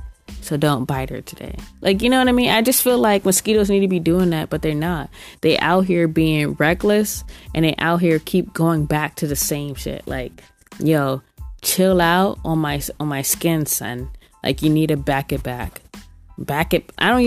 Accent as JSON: {"language": "English", "region": "California", "country": "United States", "said": "I say vibey, cause I'm from California"}